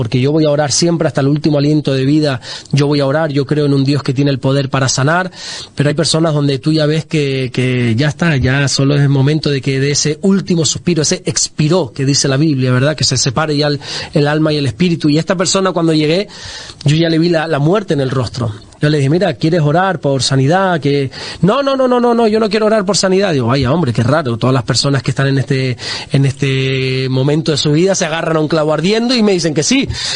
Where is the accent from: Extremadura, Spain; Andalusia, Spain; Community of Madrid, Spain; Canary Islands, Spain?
Canary Islands, Spain; Yo soy de Tenerife, se dice que ahí son los mejores carnavales del mundo, en Tenerife.